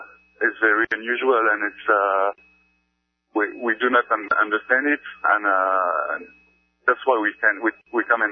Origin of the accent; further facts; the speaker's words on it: Belgium; Yes, I'm from Belgium.